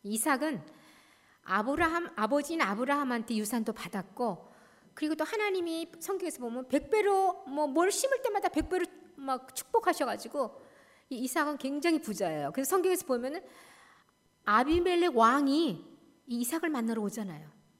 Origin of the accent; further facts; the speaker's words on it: Mapo, Seoul, South Korea; 제가 본래 어릴 때그 마포에서 자랐는데요, 늘 한강에 걸어 다니기도 했어요.